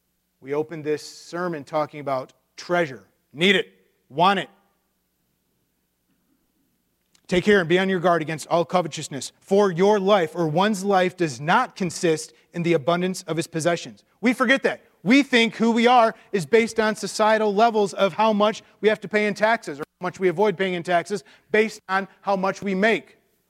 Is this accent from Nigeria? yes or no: no; Detroit, Michigan, United States; I grew up, that was my hometown, growing up in Michigan, yay Detroit Lions